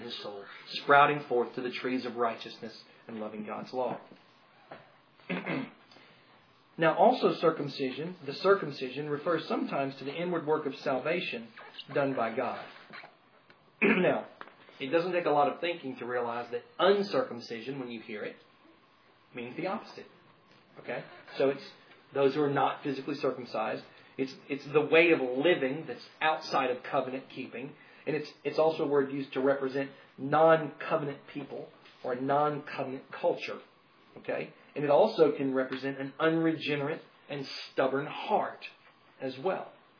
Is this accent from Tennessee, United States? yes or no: yes; Tennessee, United States; You see, I'm from Tennessee.